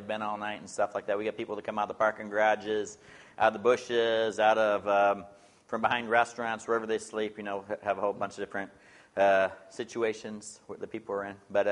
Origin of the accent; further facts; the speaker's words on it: Bloomington, Illinois, United States; also born or lived in Normal; I'd tell people I was born in Normal. And that's as close to Normal as I've ever been because I was raised in Bloomington.